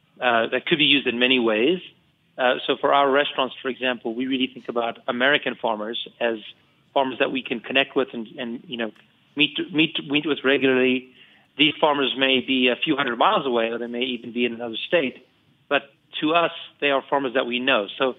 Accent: South Africa; now in Boulder, United States; I come from South Africa. I'm an immigrant. And I have tried California, I've tried New York, I've driven around the country as far as I could find, and I've settled on Boulder. I've been here about 16 years.

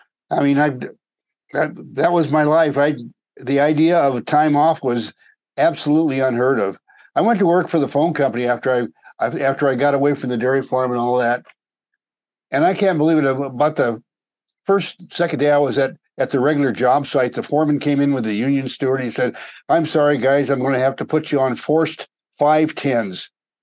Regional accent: Iowa, United States; also born or lived in Fort Smith, Arkansas; I was born in Fort Smith, Arkansas, during the Second World War. My father was stationed there. Shortly after I was born, he was shipped overseas, and my mother returned to the family home, a dairy farm in Iowa.

